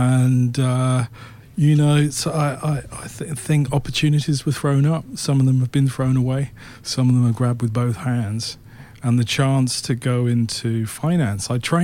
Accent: London, United Kingdom; growing up in London, probably felt a bit of an outsider.

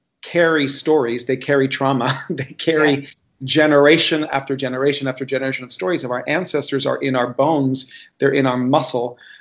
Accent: Miami, Florida, United States; as a gay Cuban boy growing up in Miami, Florida, watching things like Flashdance and Break Into Electric Boogaloo and Fast Forward

